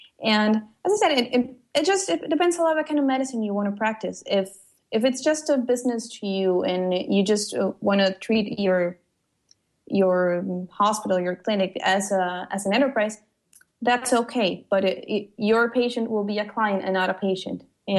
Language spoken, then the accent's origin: English; Costa Rica; when I come from Costa Rica, we suffer a lot from tropical diseases